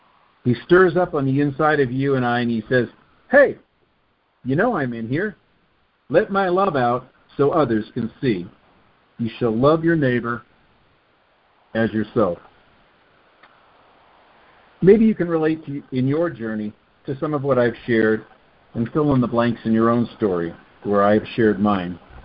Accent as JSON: {"language": "English", "country": "Australia", "tie": "born or raised there", "said": "When I was a young man growing up in Australia"}